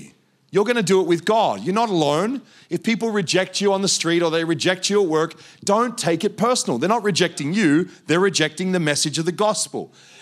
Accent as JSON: {"language": "English", "town": "Geelong", "region": "Victoria", "country": "Australia", "tie": "born or raised there", "also_born_or_lived": "Melbourne", "said": "But even in my own hometown, Melbourne, where I come from, I grew up in Geelong."}